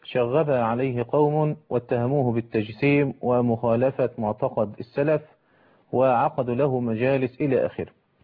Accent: Egypt; في مصر عندنا في مصر قانون الأحوال الشخصية بيأخذ بمذهب ابن تيمية في هذه المسألة

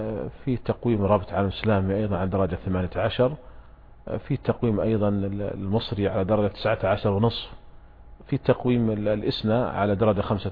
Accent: Saudi Arabia; وعندنا في المملكة العربية السعودية

